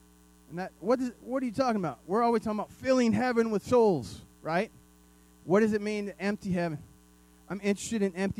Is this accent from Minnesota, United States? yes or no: no; Dallas, Texas, United States; I'm not from here anymore. I'm not from Dallas anymore.